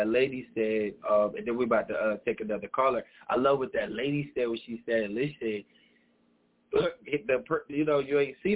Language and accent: English; Trenton, New Jersey, United States; but I came from Trenton. I didn't have, like, we weren't rich or anything.